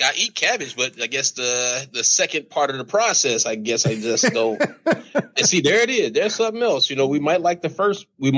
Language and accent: English; Lakeland, Florida, United States; growing up in Florida, we caught and ate crab all day long. Of course, like after a big, we lived in this little in Lakeland, Florida.